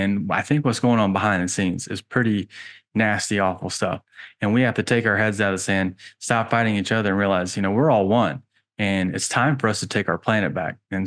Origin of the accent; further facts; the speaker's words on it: Georgia, United States; And I'm a man from Georgia, and I have personally been to the Georgia Guidestones a couple times.